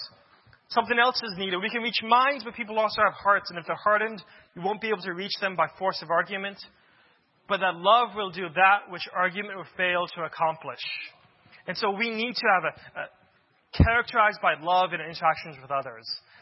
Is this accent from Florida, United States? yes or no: yes; Florida, United States; I grew up in Florida, but I flew out to California to go to Stanford University.